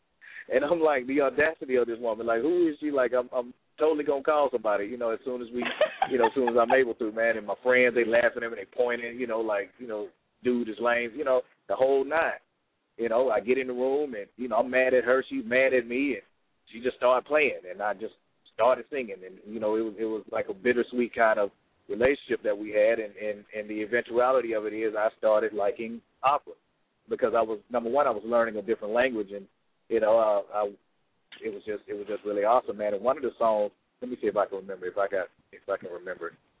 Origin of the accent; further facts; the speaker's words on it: Atlanta, Georgia, United States; like any other, you know, African American growing up in Atlanta, you know, in the early 90s